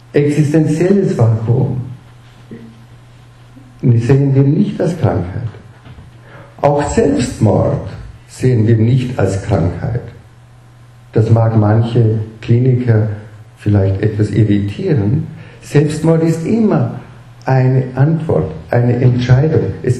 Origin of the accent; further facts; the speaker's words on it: Vorarlberg, Austria; ist vielleicht etwas alemannisch nüchterner gesagt, ich bin Vorarlberger